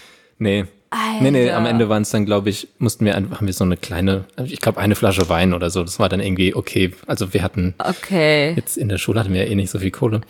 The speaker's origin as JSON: {"language": "German", "town": "Landau", "region": "Rhineland-Palatinate", "country": "Germany", "tie": "born or raised there", "said": "was es halt in Landau nie gab, wo ich aufgewachsen bin."}